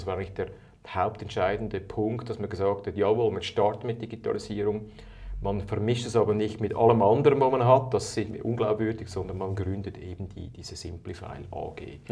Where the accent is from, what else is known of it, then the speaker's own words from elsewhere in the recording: Zurich, Switzerland; ich bin ein Innerschweizer, in Zürich aufgewachsen, in der Ostschweiz unterwegs.